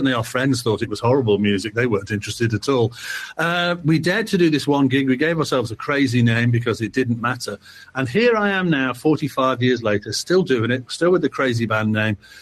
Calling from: North West England, United Kingdom; I'm at home and surprisingly looking out my window, it's sunny on Merseyside, which is a rarity this time of the year.

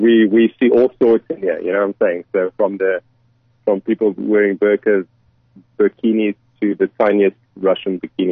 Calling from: Dubai, United Arab Emirates; Yeah, no, I'm phoning from Dubai.

